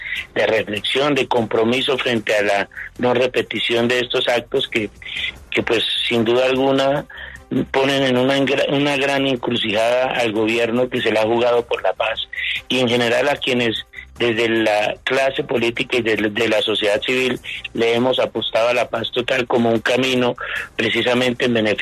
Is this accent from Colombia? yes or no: yes; Colombia; es muy importante que nos sumemos todos como colombianos para rechazar este hecho